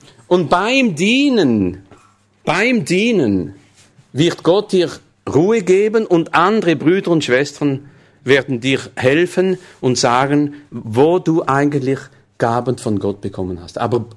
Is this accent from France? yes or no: yes; south of France, France; Ich bin halt ein Franzose, gell? Kommt vom Süden.